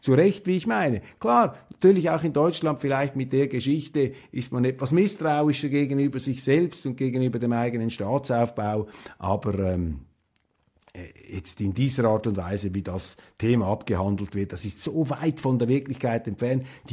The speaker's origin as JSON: {"language": "German", "country": "Switzerland", "said": "Ja, als Schweizer kann ich da nur sagen"}